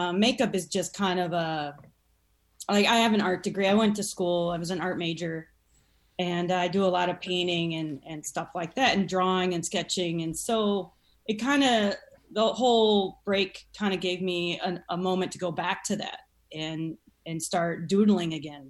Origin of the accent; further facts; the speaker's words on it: Peoria, Illinois, United States; because I'm from Peoria, Illinois, and I mean, Hollywood might as well have been Mars, you know?